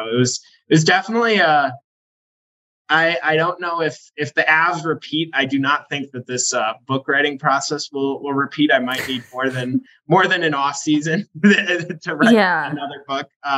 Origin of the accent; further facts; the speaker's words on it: Ireland; Hey, I'm Irish. I'm Irish. And Irish people are allowed to like Dirty Shirley's.